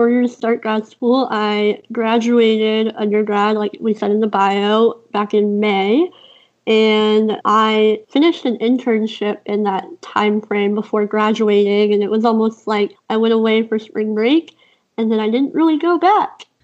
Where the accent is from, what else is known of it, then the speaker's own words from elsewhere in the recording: Houston, Texas, United States; This is the closest I've ever lived to my hospital, even though I grew up in Houston.